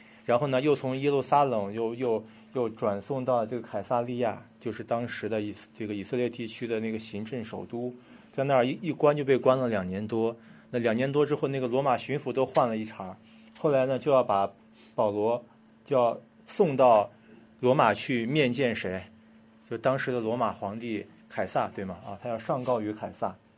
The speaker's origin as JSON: {"language": "Chinese", "country": "China", "tie": "born or raised there", "said": "但我自己是在内地出生长大的，所以我没有这种太多的跟海去打交道的经历。"}